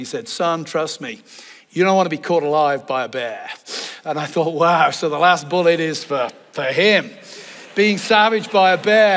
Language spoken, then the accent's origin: English; England, United Kingdom; now in United States; and I'm English, so I'm an American now, but I'm really culturally English.